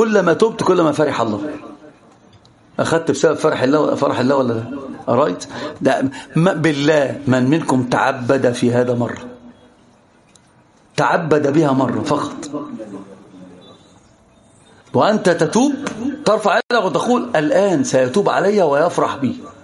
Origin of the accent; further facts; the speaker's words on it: Egypt; هي دي المشكلة كده عندنا في مصر كده أنا شفت أنا كنت بعلم ورق نفس الحكاية اكتب وما لكش دعوة